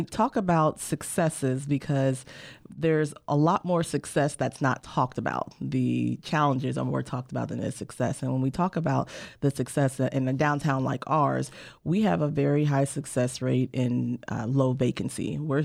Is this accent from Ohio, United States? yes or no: yes; Ohio, United States; moved away as an adult; now in San Luis Obispo, United States; I did leave to go back to my home state of Ohio and went to grad school, completed my program there, and then moved back in 2006.